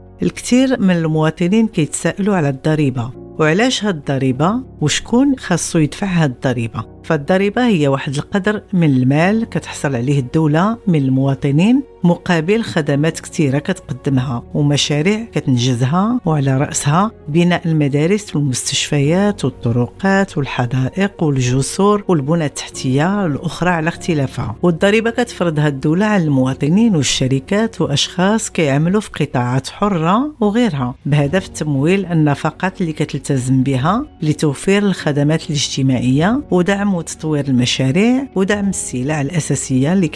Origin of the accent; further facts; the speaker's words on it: Morocco; وهادو كاملين ضرائب عندنا في المغرب